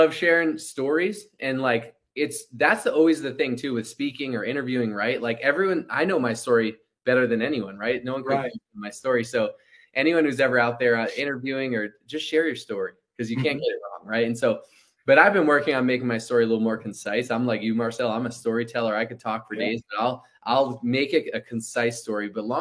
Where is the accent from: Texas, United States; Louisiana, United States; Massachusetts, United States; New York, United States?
Massachusetts, United States; Boston; I grew up in Boston area, the Northeast.